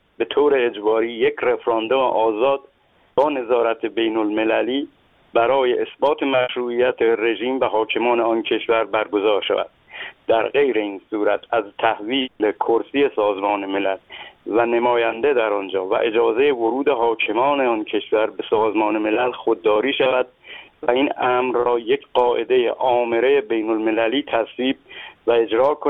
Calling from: Isfahan, Iran; من از ایران و اصفهان تماس می گیرم.

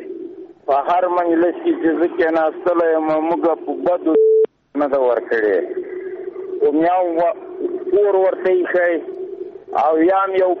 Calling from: Paktia, Afghanistan; زه د پکتیا دی ولایت

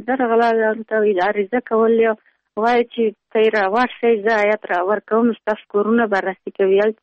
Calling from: Pul-e Khumri, Baghlan, Afghanistan; موږ د ولسوالۍ طالب وفاق نه مهاجر شوي دلته د پلخمري کې راغلي وو.

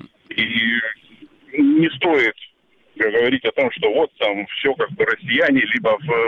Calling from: Kharkiv, Kharkiv Oblast, Ukraine

